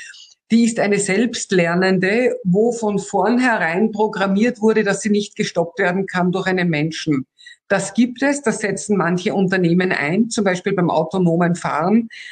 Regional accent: Austria; now in Germany; Ich als Österreicherin

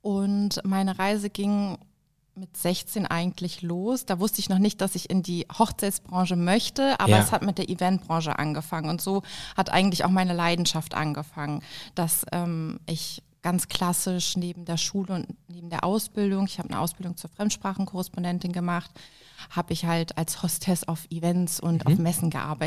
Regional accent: Berlin, Germany; Ich komme aus Berlin und bin froh, dass ich jetzt hier sein darf.

